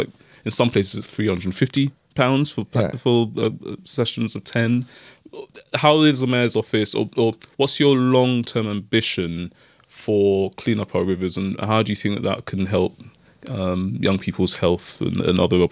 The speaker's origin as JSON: {"language": "English", "region": "London", "country": "United Kingdom", "lives_now": "North London", "said": "But we are both from North London, so there's that relationship there."}